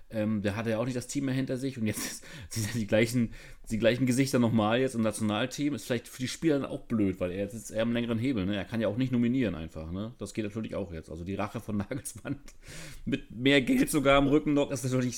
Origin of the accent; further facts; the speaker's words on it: Mecklenburg-Vorpommern, Germany; Ich bin ja auch aus dem hohen Norden bei mir. Ich bin aus Mecklenburg